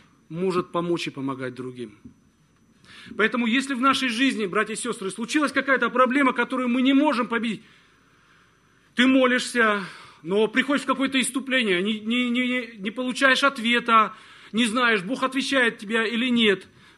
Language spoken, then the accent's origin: Russian; Arkhangelsk, Arkhangelsk Oblast, Russia; born there; я сам родился в Архангельске, это северные ворота, говорят, нашей страны, да, город 600 тысяч